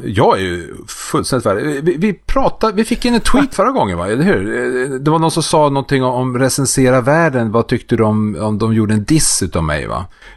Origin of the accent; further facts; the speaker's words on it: Skellefteå, Västerbotten County, Sweden; så min hemstad Skellefteå